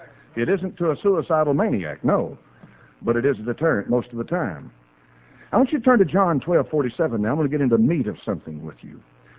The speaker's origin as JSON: {"language": "English", "country": "United States", "said": "I say, God bless America. I'm an American."}